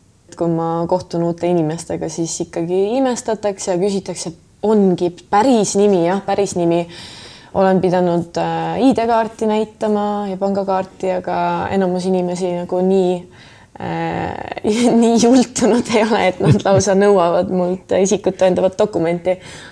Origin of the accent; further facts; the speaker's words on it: Tallinn, Harju County, Estonia; kuna ma olen sündinud tegelikult Tallinnas ja esimesed aastad oma elust siin elanud